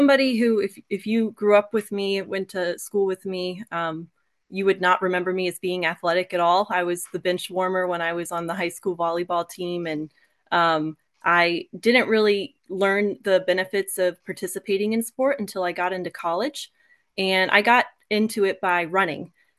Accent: Maryland, United States; went ahead and signed up for that distance in my home state of Maryland.

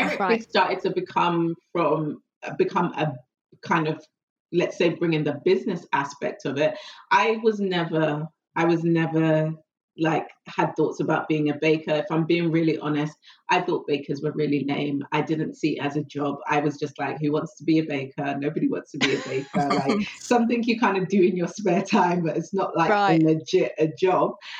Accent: Zimbabwe; born there; growing up, we've always had cake in the house. And I think you can kind of make it a cultural thing because I was born in Zimbabwe. So my family are born in Zimbabwe and we have a big thing about cake and tea.

